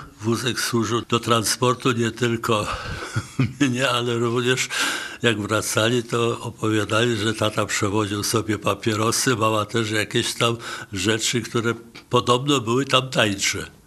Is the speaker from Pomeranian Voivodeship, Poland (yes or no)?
yes; Gdynia, Pomeranian Voivodeship, Poland; born there; Urodziłem się w Gdyni w 1936 roku. Gdynia miała w ten czas już 10 lat, czyli jestem o 10 lat młodszy od Gdyni.